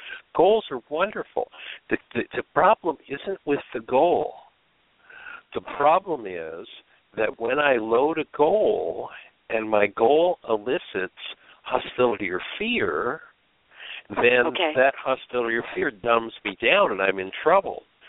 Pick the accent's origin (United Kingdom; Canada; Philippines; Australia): Canada; now in Florida, United States; I was born and raised in Canada, and about almost 40 years ago now, I discovered a place they had in the winter, and I moved south.